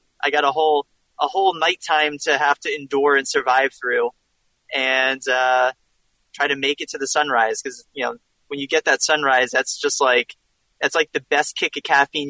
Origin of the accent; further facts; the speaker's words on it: New Jersey, United States; I grew up kind of near Princeton, New Jersey kind of area, and the halfway mark is really right through my backyard, more or less.